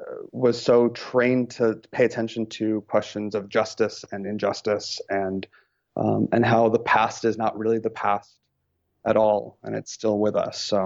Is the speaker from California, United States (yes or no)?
yes; Lancaster, California, United States; So it's all about this fictionalized version of my hometown, which is Lancaster, California, which is in the Mojave Desert, on the western edge of the Mojave Desert in California.